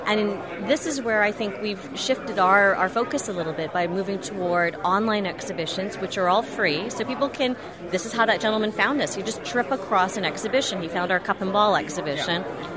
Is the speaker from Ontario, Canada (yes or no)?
no; Victoria, British Columbia, Canada; Well, originally I grew up in Victoria.